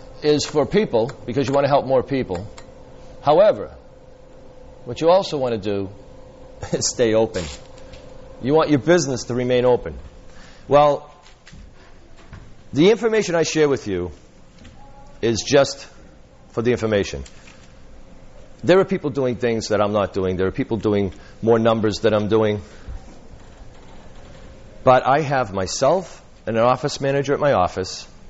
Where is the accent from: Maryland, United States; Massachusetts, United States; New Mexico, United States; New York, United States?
Massachusetts, United States; Boston; I'm sorry, I'm from Boston. I'm supposed to say harder.